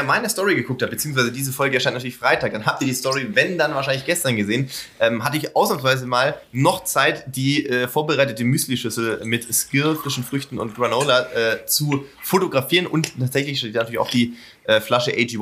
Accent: Kirchheim, Baden-Württemberg, Germany; also nicht so weit weg von Kirchheim, wo ich herkomme.

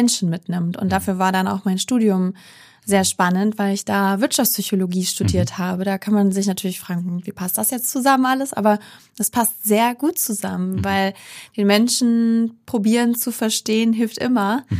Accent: Baltic coast, Germany; also born or lived in Bremen; now in Hamburg, Germany; Ja, das kann man in Hamburg eigentlich nicht sagen, aber ich bin an der Ostsee groß geworden.

